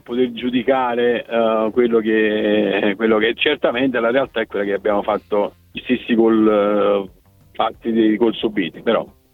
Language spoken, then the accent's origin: Italian; Campania, Italy; io sono campano, quindi sono da 3 anni a Cava, sono stato 20 anni a Castellammare